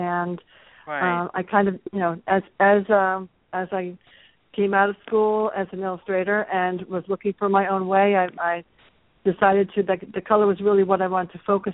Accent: New Jersey, United States; also born or lived in Long Island; I am from New Jersey. I was born in Long Island, but was only there for a matter of minutes and really grew up in New Jersey.

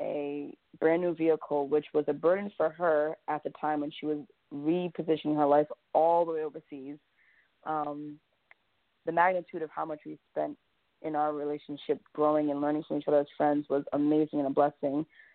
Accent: East Coast, United States; now in San Diego, United States; So I was a transplant to San Diego. That's a pretty vernacular term out here, meaning I'm from the East Coast, came out here, made a living

